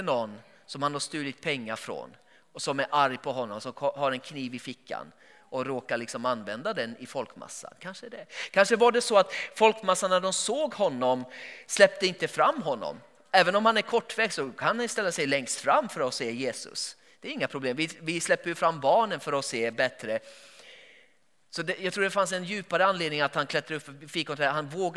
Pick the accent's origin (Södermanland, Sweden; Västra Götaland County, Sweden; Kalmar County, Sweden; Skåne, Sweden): Västra Götaland County, Sweden; Borås; Jag är från Borås från början.